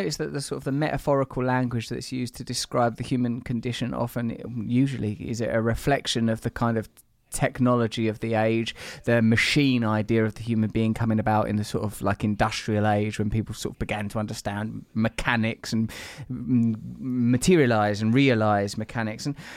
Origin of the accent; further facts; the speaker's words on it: East of England, United Kingdom; when I was a little boy growing up in Essex.